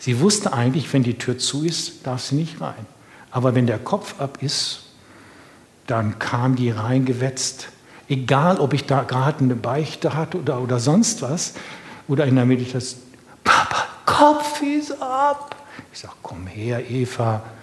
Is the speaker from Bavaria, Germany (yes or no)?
no; Bückeburg, Lower Saxony, Germany; Ich bin aufgewachsen in Bückeburg, in dieser kleinen Baptistengemeinde, geprägt durch ostpreußische, pietistisch geprägte, quietistisch sonstige Menschen.